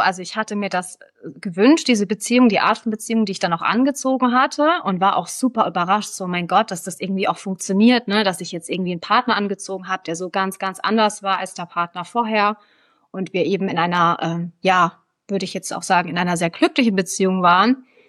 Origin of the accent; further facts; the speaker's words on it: Karlsruhe, Baden-Württemberg, Germany; ich bin 36 Jahre alt und ich komme aus Karlsruhe, also aus dem Süden von Deutschland.